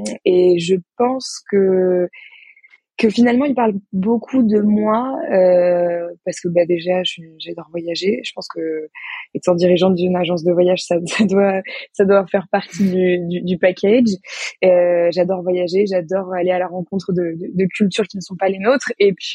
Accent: Paris, Île-de-France, France; je suis née et j'ai grandi à Paris depuis toute petite. Je suis en région parisienne depuis que je suis toute petite.

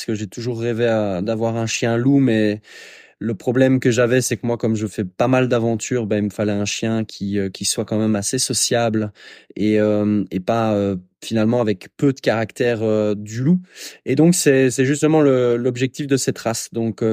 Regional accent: Belgium; je suis j'ai 35 ans, je suis belge, je vis en Ardennes en pleine forêt à peu de choses près

